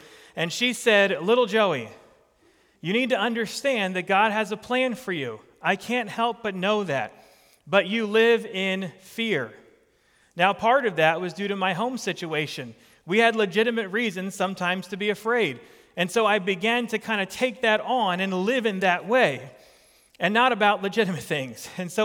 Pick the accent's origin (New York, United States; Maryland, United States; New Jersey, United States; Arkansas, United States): New Jersey, United States; Most of you know that I grew up in New Jersey. All of this was very real to us.